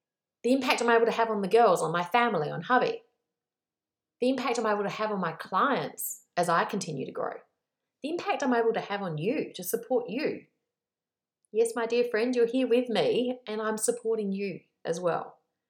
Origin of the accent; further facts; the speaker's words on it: Australia; now in New Zealand; because I'm Australian living in New Zealand.